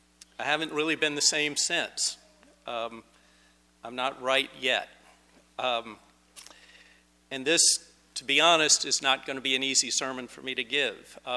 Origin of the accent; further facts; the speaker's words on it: Richmond, Virginia, United States; We both grew up in Richmond. He grew up on the East End. I grew up in the West End.